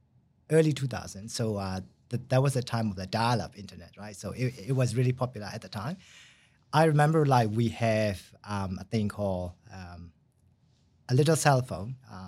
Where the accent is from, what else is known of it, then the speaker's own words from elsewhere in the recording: Myanmar; English is a second language; moved away; So I left from my home country, which is called Burma or Myanmar, mm-hmm. in 1998.